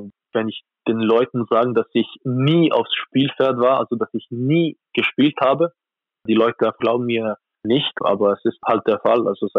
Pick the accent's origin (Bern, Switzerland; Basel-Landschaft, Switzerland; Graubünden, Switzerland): Bern, Switzerland; also in Bern, wo ich aufgewachsen bin